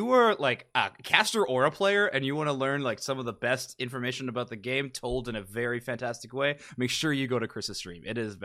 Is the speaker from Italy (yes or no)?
no; Canada; now in United States; I am Canadian, but I'm living in the States.